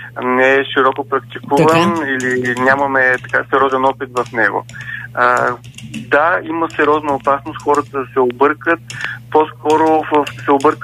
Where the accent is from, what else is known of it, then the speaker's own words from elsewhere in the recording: Northern Bulgaria, Bulgaria; Аз самия съм така от Северна България, родом.